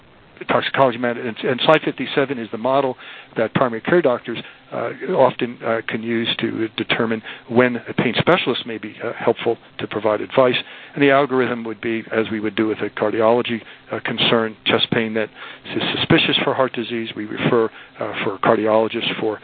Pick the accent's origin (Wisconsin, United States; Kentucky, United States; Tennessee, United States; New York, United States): New York, United States; now in West Coast, United States; though I'm living on the West Coast, I am from New York, so I speak awfully fast.